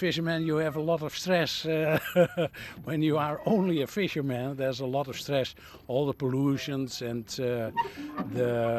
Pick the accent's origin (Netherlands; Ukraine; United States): Netherlands; English is a second language; from the Vecht area